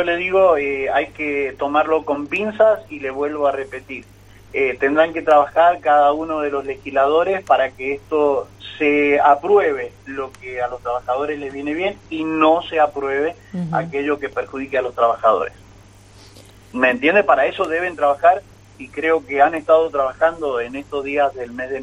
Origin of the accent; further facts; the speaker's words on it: Argentina; somos todos argentinos y estamos viviendo lo que venimos viviendo hace tantos años